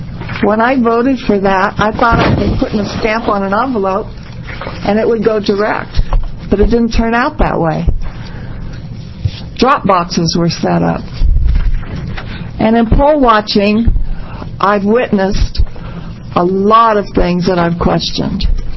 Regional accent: Hillsboro, Oregon, United States; I'm from Hillsboro, Oregon.

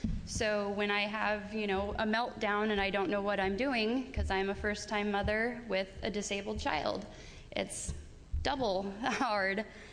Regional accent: Pendleton, Oregon, United States; I am from Pendleton.

